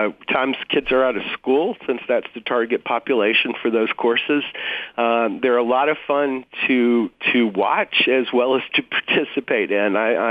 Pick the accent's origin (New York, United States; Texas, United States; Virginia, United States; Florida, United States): Virginia, United States; I get to do this in my hometown, in my territory, in the Virginia mountains that I grew up